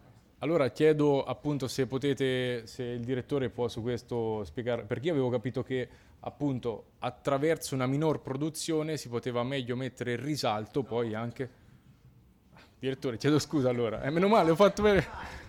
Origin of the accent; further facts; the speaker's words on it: Tuscany, Italy; io ad esempio vengo dalla Valtiberina. In Valtiberina noi abbiamo appunto un territorio prevalentemente montano, ad esclusione di San Sepolcro